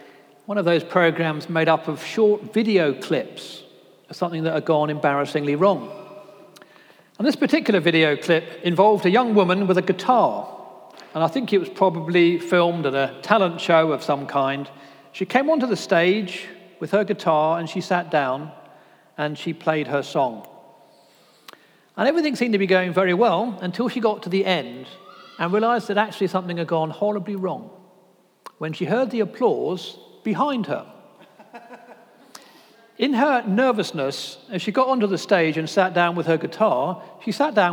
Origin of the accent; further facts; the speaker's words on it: Pittsburgh, Pennsylvania, United States; now in Oxford, United Kingdom; you'll hear from my accent, I'm not from around these parts. I was from Pittsburgh, Pennsylvania. I can't say that now, I'm back in Oxford.